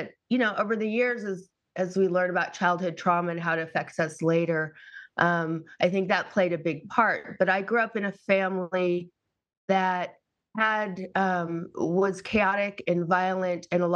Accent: Massachusetts, United States; I grew up in Massachusetts. So I remember reading a lot of stories about girls my age in California, you know, like that was the promised land.

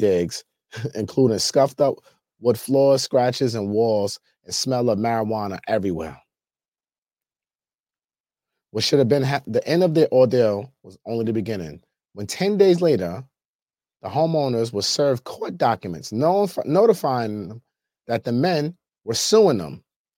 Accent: New York City, New York, United States; Like, as someone who is born and raised in New York City, like, this is absolutely ridiculous.

